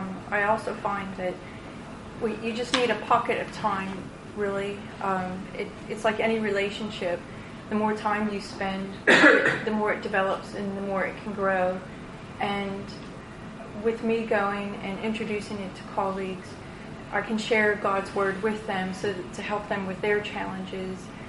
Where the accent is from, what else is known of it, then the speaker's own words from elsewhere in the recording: United States; now in United Kingdom; I'm an American over here.